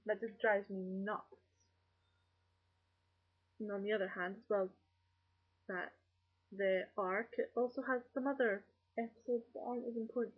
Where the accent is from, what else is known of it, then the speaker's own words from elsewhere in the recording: Edinburgh, Scotland, United Kingdom; Yeah, I'm from Edinburgh, Scotland, and that's where I live at the moment.